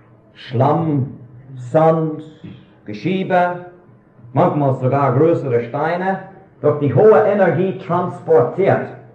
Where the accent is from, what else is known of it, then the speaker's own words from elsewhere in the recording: Switzerland; Es gibt Römerruinen bei uns in der Schweiz, in der Rhonetal